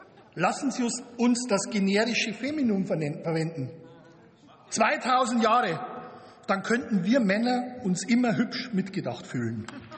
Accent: Bavaria, Germany; Ich sage Ihnen aus vollem Herzen und als Niederbayer, es lebe das Isch.

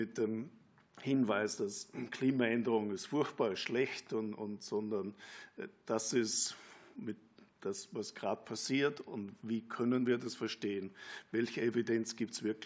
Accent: Austria; also born or lived in North America; now in Germany; Sie hören wahrscheinlich, ich bin ein Österreicher.

